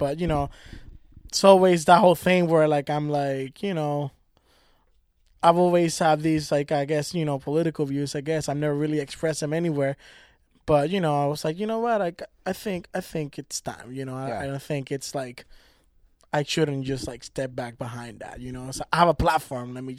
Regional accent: Puerto Rico; Like growing up in Puerto Rico, like a colony, you know what I mean? Like invaded colony.

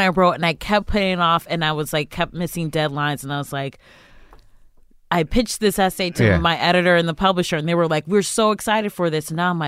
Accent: Cleveland, Ohio, United States; I'm from Cleveland, Ohio.

